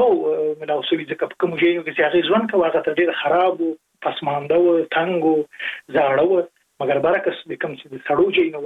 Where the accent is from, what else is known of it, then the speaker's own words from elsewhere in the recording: Jalalabad, Nangarhar, Afghanistan; زه په جلال آباد کې لوی سوې